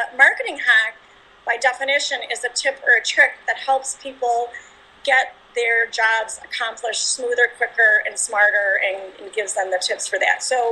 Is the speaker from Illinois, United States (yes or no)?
yes; Chicago, Illinois, United States; Okay, I'm actually from Chicago, Illinois